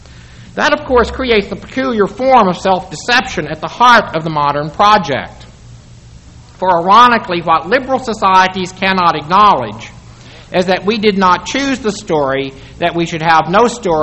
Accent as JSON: {"language": "English", "region": "Texas", "country": "United States", "said": "I'm fortunate because I'm a Texan. I knew I had no choice, and it worked out fine."}